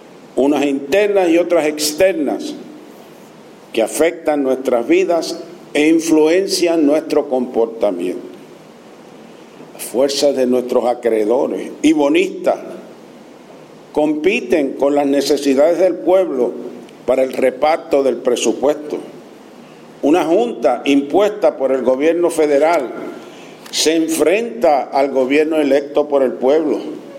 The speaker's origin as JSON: {"language": "Spanish", "country": "Puerto Rico", "said": "No, no soy yo, somos todos los puertorriqueños que tenemos que salir de esto."}